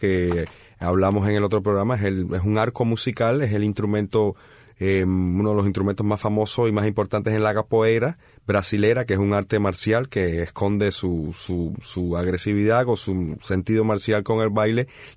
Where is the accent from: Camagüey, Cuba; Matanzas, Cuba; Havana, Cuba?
Havana, Cuba; now in United States; soy cubano, soy de La Habana, nací y me crié en Luyano. Obviamente todo el tiempo que viví en Cuba, hace 7 años que emigré a Estados Unidos.